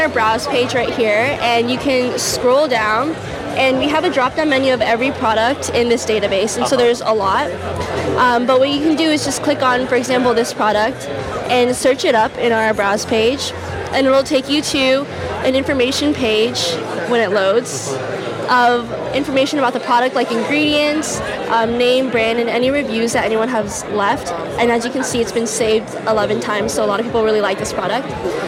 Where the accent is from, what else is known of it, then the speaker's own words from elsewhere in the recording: California, United States; I'm a junior in FOHO. I study history of science. I'm from the Bay Area.